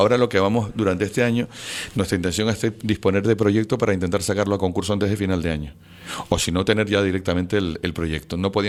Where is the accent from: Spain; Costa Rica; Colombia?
Spain; Canary Islands; Aquí si somos tinerfeños y tinerfeños